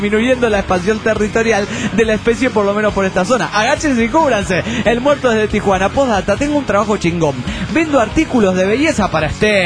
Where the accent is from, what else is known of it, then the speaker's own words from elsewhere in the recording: Bogotá, Colombia; born there; Si mi memoria no me engaña, yo nací en aquella ciudad, en Bogotá, y recuerdo que en vez de ser una zona calurosa, es todo lo contrario. Por la altitud en la que se encuentra ubicada, hace un clima templado, tirando más a frío como el otoño europeo.